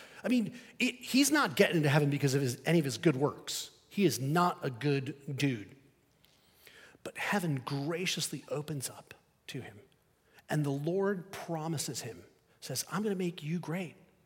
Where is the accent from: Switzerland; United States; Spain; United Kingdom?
Spain; I grew up in Spain as a missionary kid